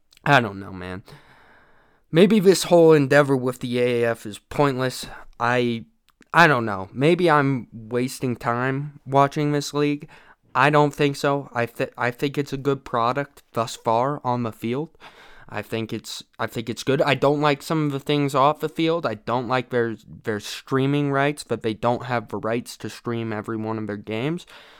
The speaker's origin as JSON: {"language": "English", "town": "Salt Lake City", "region": "Utah", "country": "United States", "tie": "born or raised there", "said": "The Salt Lake Stallions are a team in my hometown of Salt Lake"}